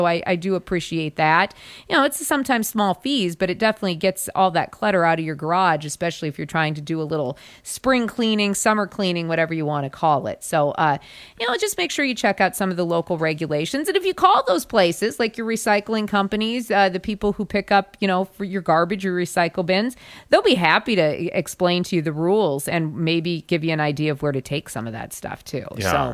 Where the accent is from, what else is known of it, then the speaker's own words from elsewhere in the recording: South Dakota, United States; In South Dakota, my home state